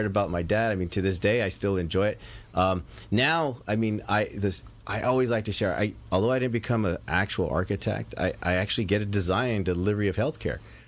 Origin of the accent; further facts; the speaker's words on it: Pomona, California, United States; We moved 3 times in my childhood. I grew up in Pomona.